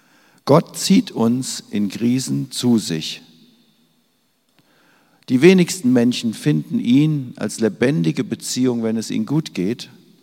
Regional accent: Hesse, Germany; Ich bin im Mittelgebirge groß geworden, so ähnlich wie hier, zwischen Frankfurt und Heidelberg im Odenwald.

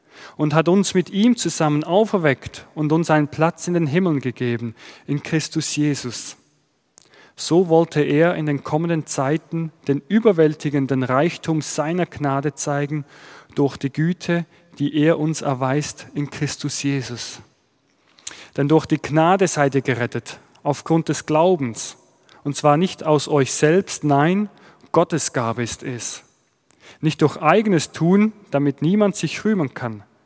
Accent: Switzerland; accent: Swiss; moved away as an adult; now in Freiberg, Germany; Der eine oder andere hört es vielleicht schon an meinem Dialekt. Ich komme nicht aus Sachsen, ich bin gebürtiger Schweizer, lebe aber seit 12 Jahren hier in Deutschland. Ich bin verheiratet mit einer Chemnitzerin, habe 2 Kinder

